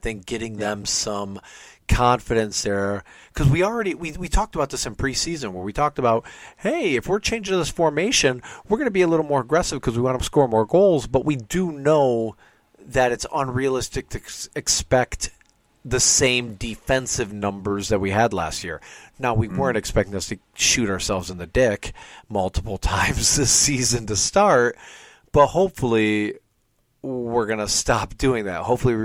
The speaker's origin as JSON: {"language": "English", "town": "Buffalo", "region": "New York", "country": "United States", "tie": "born or raised there", "said": "Growing up in Buffalo."}